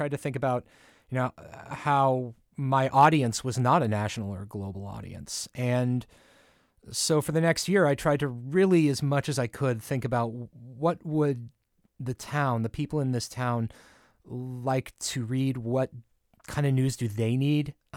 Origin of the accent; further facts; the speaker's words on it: Missouri, United States; moved away as an adult; now in Connecticut, United States; I had moved to Connecticut, where I'm actually from Missouri, so I knew next to nothing about Connecticut.